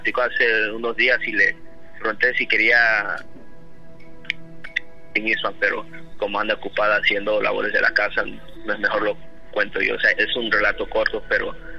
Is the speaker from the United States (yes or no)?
yes; California, United States; Del condado de Orange. California.